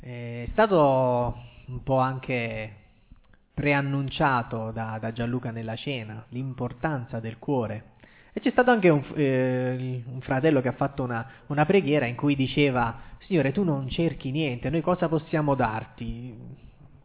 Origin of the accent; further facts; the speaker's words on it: Naples, Campania, Italy; now in Turin, Italy; vengo da Napoli, ma vivo a Torino perché è un bel giorno.